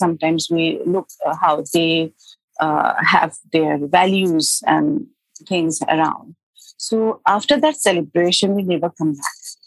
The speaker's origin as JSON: {"language": "English", "town": "Mumbai", "region": "Maharashtra", "country": "India", "second_language": "English", "said": "from Mumbai, India."}